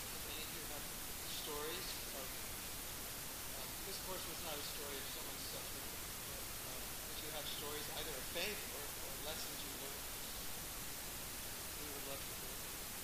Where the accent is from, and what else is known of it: California, United States